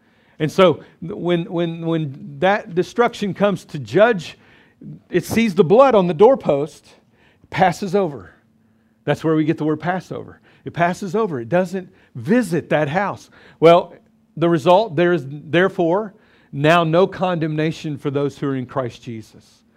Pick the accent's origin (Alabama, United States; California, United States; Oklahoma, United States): Oklahoma, United States; I'm from Oklahoma, and everybody's Baptist there.